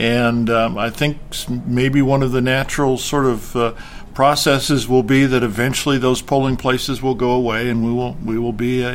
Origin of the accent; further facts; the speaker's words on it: Montana, United States; I was born and raised in North Montana, and we went to the one-room country schoolhouse and cast votes